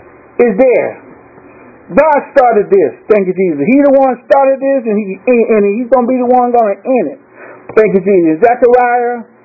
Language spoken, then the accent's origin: English; Richmond, California, United States; also born or lived in Martinez, California; I was born right there in Martinez, California, and raised in Richmond, California.